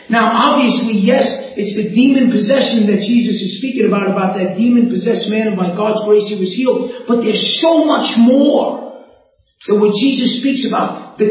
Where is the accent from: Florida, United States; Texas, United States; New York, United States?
New York, United States; accent: New York; because of my accent. Because that's why sometimes people are listening. They hear the guy in New York accent.